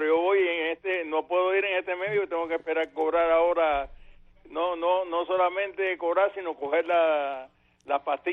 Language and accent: Spanish; Santa Clara, Villa Clara, Cuba; now in Toronto, Canada; Yo soy de Cuba.